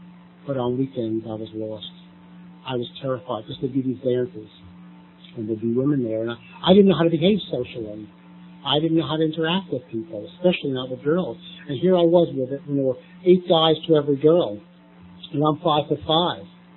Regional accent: New York City, New York, United States; And I grew up in New York City. I was born during the Second World War.

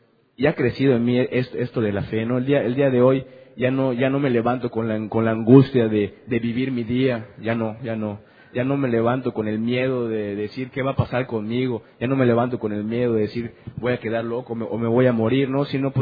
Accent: Yucatán, Mexico; como me dicen allá en mi tierra, en medio de Yucatán

